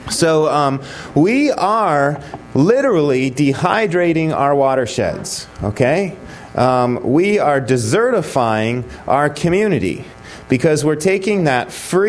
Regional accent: Tucson, Arizona, United States; I'm going to begin with these two images of my hometown of Tucson, Arizona, where we get 12 inches of rain and an average year of rainfall.

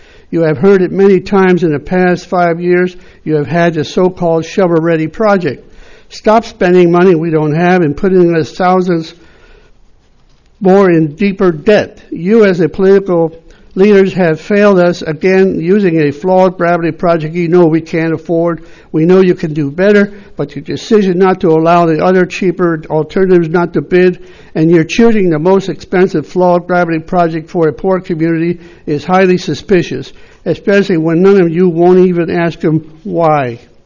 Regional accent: Los Osos, California, United States; from Los Osos, where the county's next big project choice is a $200 million sewer project that's overpriced and unaffordable.

